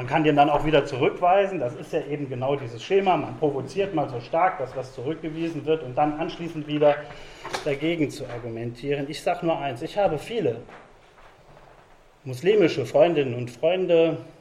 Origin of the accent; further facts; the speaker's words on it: Homburg, Saarland, Germany; born there; Das ist ein Thema, das viel mit meiner Geburtsstadt Homburg zu tun hat.